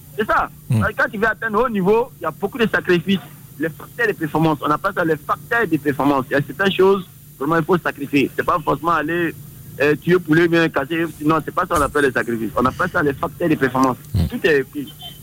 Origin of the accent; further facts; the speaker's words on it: San-Pédro, Bas-Sassandra, Côte d’Ivoire; moi, j'ai grandi à San Pedro.